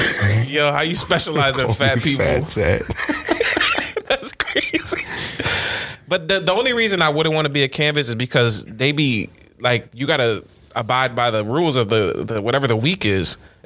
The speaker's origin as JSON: {"language": "English", "region": "Ontario", "country": "Canada", "said": "I'm from Ontario, Canada."}